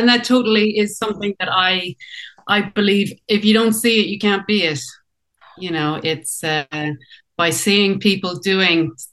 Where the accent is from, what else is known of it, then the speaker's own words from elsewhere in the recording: Furbo, Connacht, Ireland; now in France; So I'm from Galway, as you said, from Furbo, which is the first village in Connemara.